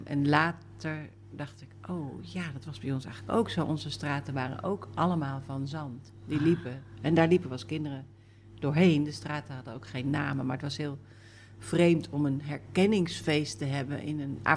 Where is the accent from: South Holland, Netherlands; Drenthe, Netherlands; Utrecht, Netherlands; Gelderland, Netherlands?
Utrecht, Netherlands; Jutphaas; Ik ben geboren in Utrecht, maar dat is omdat er in het dorp waar ik vandaan kom geen ziekenhuis was. Dat heet nu Nieuwegein. Ik kom uit Jutphaas. Mijn moeder komt wel uit Utrecht